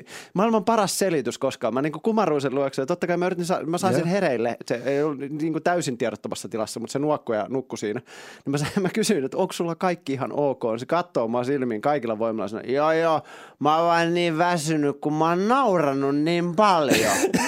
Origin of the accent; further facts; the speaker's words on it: Tammela, Kanta-Häme, Finland; also born or lived in Forssa; now in Tampere, Finland; mä oon Forssasta kotoisin, ettei mun tarvitse selittää, missä on Tammela, koska siis varsinkin Tampereella alat selittää, kun mä itse vielä asun Tammelassa Tampereella